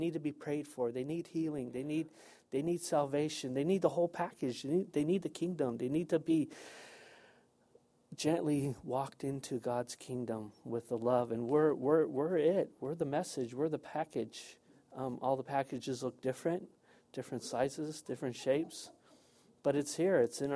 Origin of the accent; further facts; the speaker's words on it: San Diego, California, United States; I grew up here in North Park, Golden Hills, downtown San Diego.